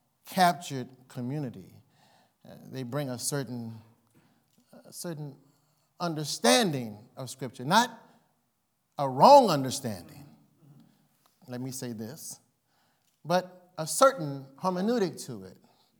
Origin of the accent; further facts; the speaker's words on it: New Iberia, Louisiana, United States; left my little humble town of New Iberia, Louisiana, if you've ever had Tabasco, then you've visited my hometown.